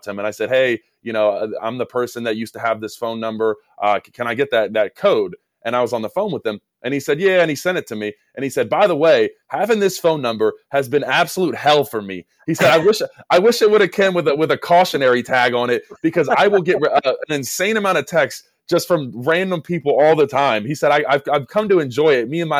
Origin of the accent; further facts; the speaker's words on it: Annapolis, Maryland, United States; But no matter how I spun it, I'm from Annapolis, Maryland.